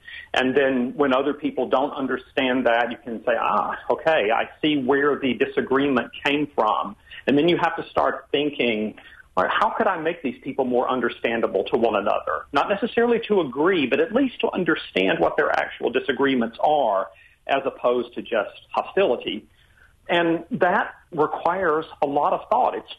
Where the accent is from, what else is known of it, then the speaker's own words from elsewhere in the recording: Alabama, United States; You know, I grew up in Alabama and didn't have a completely typical upbringing for someone of my generation. For instance, we were not really a religious family. But I know that world.